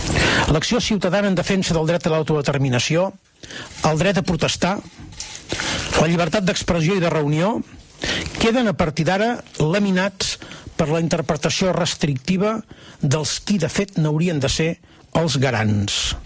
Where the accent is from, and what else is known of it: Catalonia, Spain